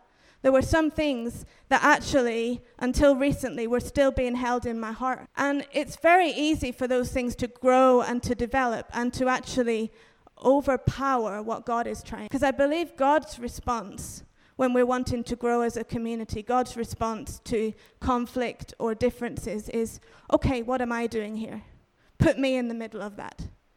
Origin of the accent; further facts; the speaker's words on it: England, United Kingdom; moved away; also born or lived in Tanzania; So I am originally from England, but I moved to Tanzania in 2016. And I was there in total for about 2 years.